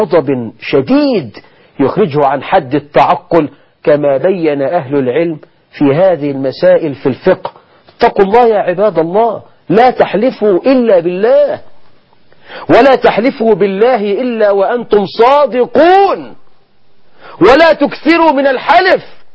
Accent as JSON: {"language": "Arabic", "country": "Egypt", "said": "وعندنا في مصر"}